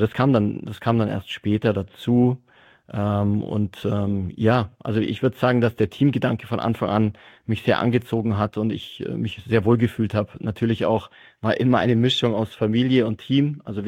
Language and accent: German; Füssen, Bavaria, Germany; bin auch gebürtiger Füssener im Allgäu bin hier geboren